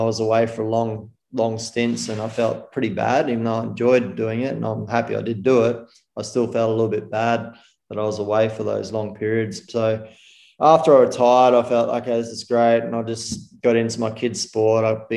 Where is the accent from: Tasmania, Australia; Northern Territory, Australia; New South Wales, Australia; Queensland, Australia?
Queensland, Australia; now in Perth, Australia; So I live in Perth at the moment. I was originally born and bred in Queensland.